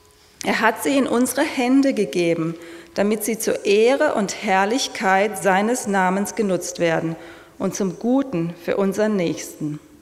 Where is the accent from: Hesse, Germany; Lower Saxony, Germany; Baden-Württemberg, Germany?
Baden-Württemberg, Germany; Karlsruhe; in meiner Heimatstadt Karlsruhe